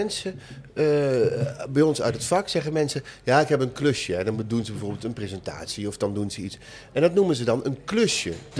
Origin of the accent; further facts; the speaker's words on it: North Brabant, Netherlands; ik kom uit Brabant, joh.